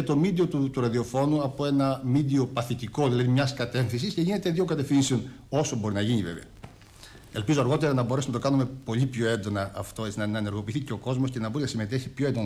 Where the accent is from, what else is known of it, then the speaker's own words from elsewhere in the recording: Agrinio, Western Greece, Greece; Το Αγρίνιο.